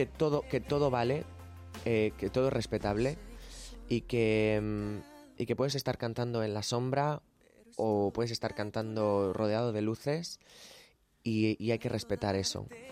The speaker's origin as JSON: {"language": "Spanish", "town": "Ricote", "region": "Region of Murcia", "country": "Spain", "tie": "born or raised there", "also_born_or_lived": "Archena / Molina de Segura", "said": "de todos los lugares de Murcia porque me he criado en Ricote, pero en mi DNI pone Archena, pero a los 12 años me fui a Molina de Segura"}